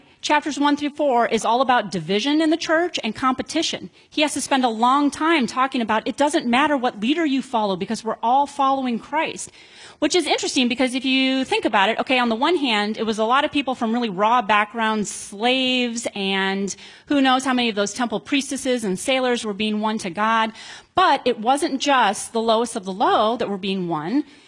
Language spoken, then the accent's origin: English; United States; on the one hand, as an American, I'm glad that we won.